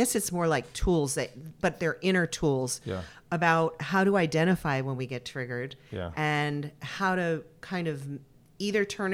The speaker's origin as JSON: {"language": "English", "region": "Michigan", "country": "United States", "tie": "born or raised there", "also_born_or_lived": "Detroit, Michigan / Los Angeles, California", "said": "I was born in Detroit, and I was raised I was raised in Los Angeles for my first 10 years, and then we moved back to Michigan. And then I spent another 10 years in Michigan"}